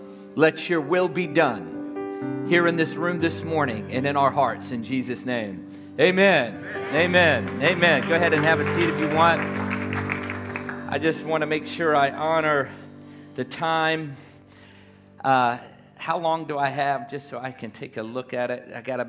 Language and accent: English; Newport News, Virginia, United States; I grew up in Newport News, Virginia, where you could throw a rock and hit three churches by accident. There's a church everywhere in Virginia.